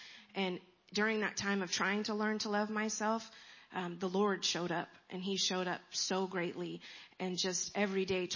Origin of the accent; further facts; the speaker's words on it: California, United States; I'm 41 years old. I'm from Southern California. That's where I was born and raised.